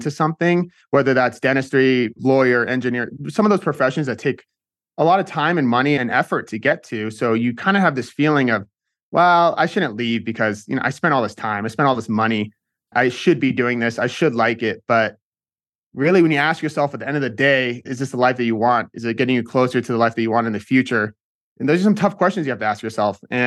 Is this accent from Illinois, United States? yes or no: no; Seattle, Washington, United States; We're from Seattle. So just outside of Seattle.